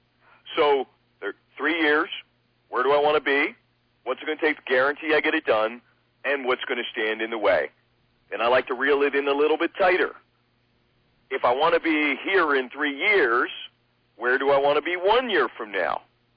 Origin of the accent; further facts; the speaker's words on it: Canada; as a Canadian we would say, move the puck down the ice.